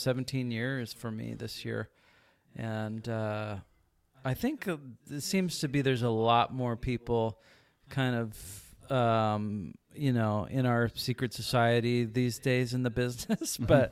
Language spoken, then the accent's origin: English; Victoria, British Columbia, Canada; I grew up in Victoria and was in the punk rock scene, so there's a lot of drugs and alcohol